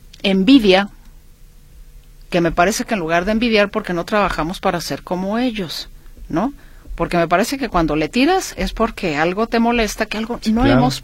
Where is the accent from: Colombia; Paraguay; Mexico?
Mexico; debemos entender que somos mexicanos al final del día